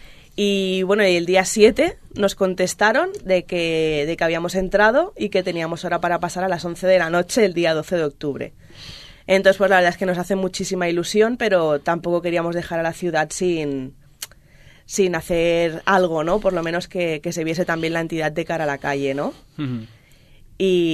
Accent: Sabadell, Catalonia, Spain; Sí, sí, todos somos de aquí.

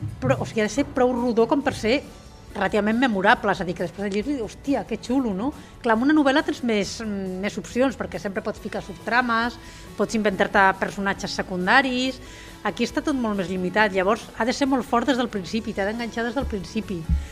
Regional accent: Sabadell, Catalonia, Spain; sóc urbanita, sóc de Sabadell, he viscut pràcticament tota la meva vida a Sabadell, excepte un parèntesi de 5 anys.

